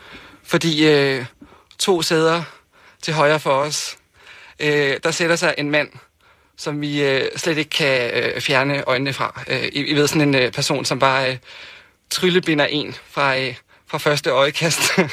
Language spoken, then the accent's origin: Danish; Frederiksberg, Capital Region of Denmark, Denmark; also born or lived in Brønshøj; Og jeg er 28 år, og jeg kommer fra Frederiksberg og Brøndshøj, og opvokset i sådan noget middelklassemiljø med, med en mor, der arbejder i boligselskaber, og en far, der er folkeskolelærer.